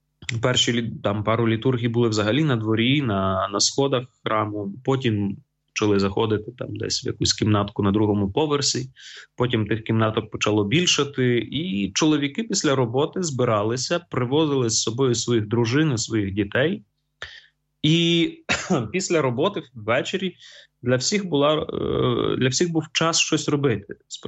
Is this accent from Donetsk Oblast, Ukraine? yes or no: no; Kharkiv, Kharkiv Oblast, Ukraine; Я сам походжу з Харкова, і я виховався в такій парафії, де був з самого початку парафії, з 91-го року.